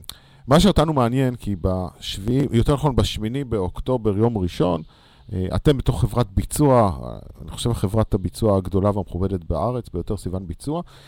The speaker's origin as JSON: {"language": "Hebrew", "town": "Kiryat Motzkin", "region": "Haifa District", "country": "Israel", "tie": "born or raised there", "said": "אני יליד קריית מוצקין, ובקריית מוצקין היו קרבות במלחמת השחרור"}